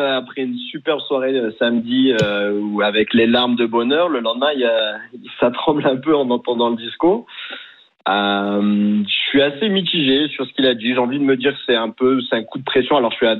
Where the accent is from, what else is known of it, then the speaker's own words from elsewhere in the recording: Hauts-de-France, France; now in Mexico; Un ch'ti au Mexique, oui.